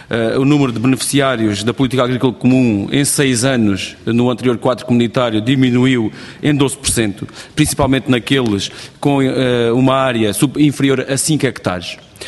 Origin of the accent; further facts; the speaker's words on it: Alentejo, Portugal; Eu sou do Alentejo, isto vê-se logo na minha voz, nem sequer se nota, nem se ouve, vê-se logo que sou alentejano.